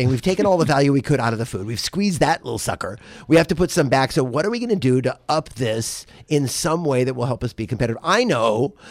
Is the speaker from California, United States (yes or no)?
yes; Los Angeles, California, United States; because I'm a Valley boy. I'm from L.A. originally, which is why I talk like this, not because I'm from New York.